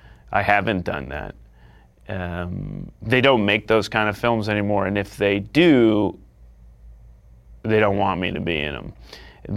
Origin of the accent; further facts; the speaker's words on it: Northport, New York, United States; Where I grew up in Northport, it's a beautiful town.